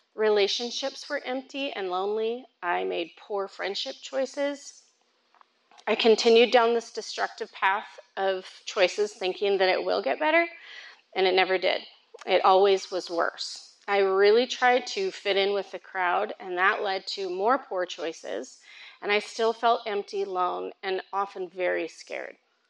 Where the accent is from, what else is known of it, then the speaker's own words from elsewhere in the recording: Rapid City, South Dakota, United States; Okay, so I grew up in Rapid City, South Dakota, and if you've ever heard of Mount Rushmore, then that's close to where I grew up.